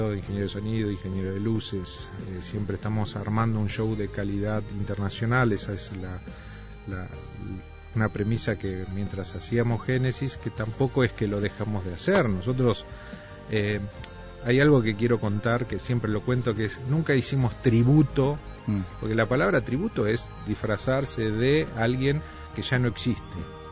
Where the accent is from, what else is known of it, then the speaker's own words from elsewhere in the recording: Argentina; nosotros somos argentinos, presentamos nuestro disco en Argentina, tocamos en Argentina continuamente y tenemos muchos seguidores en Argentina.